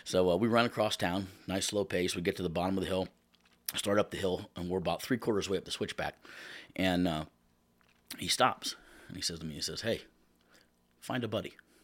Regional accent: Shamokin, Pennsylvania, United States; Yeah, so I'm from Shamokin, Pennsylvania.

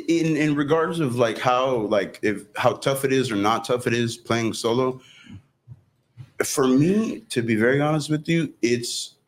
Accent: Rio Grande City, Texas, United States; I was born in Rio Grande City, raised pretty much in Rio most of my life.

